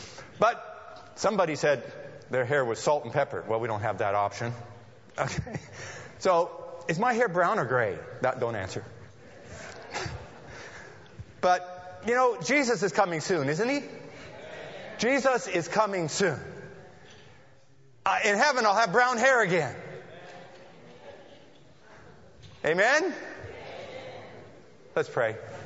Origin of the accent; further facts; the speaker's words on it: California, United States; My father was born and raised in California. My grandmother was born and raised in California. I'm a Californian. My mom, however, came from Germany.